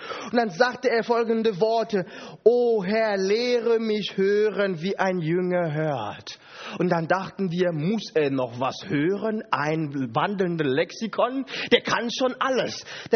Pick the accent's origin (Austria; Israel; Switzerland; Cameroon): Cameroon; now in Germany; ich komme aus Kamerun.